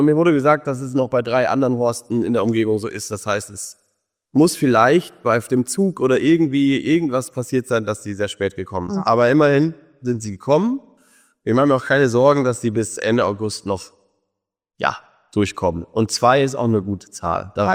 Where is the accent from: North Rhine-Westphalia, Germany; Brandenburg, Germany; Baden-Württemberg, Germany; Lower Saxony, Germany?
Brandenburg, Germany; wie man sie sich aus manchem eigentlichen ursprünglichen Lebensraum auf den Feldern und Äckern bei uns in Brandenburg gar nicht mehr vorstellen kann.